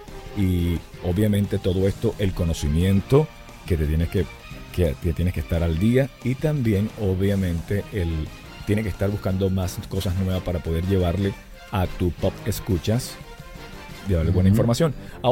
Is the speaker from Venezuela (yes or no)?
yes; Venezuela; moved away; sí soy venezolano. es que el acento raro es por el tiempo acá, pero sí, soy venezolano.